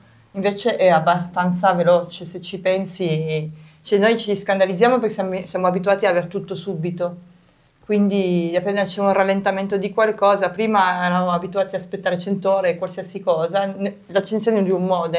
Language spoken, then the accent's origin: Italian; Liguria, Italy; Un giorno ti metterò la maglia, sono Ligure